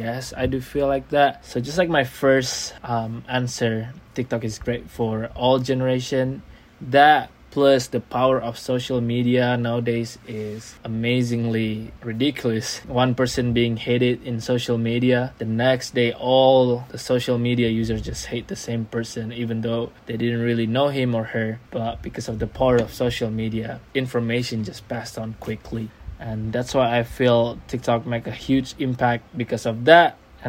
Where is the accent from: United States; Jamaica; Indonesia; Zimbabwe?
Indonesia; I'm from Indonesia.